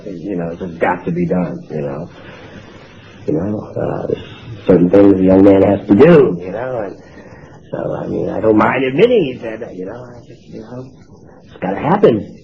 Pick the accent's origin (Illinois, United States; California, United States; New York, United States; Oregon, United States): New York, United States; born or raised there